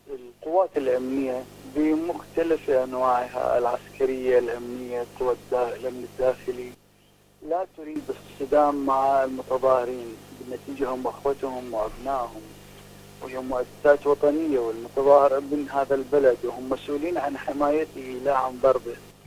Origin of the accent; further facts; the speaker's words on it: Baghdad, Baghdad Governorate, Iraq; أنا من بغداد